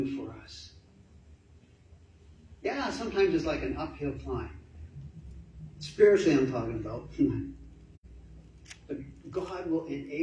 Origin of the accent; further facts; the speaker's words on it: Canada; I'm from Canada, and I'm going back, so I'm sorry.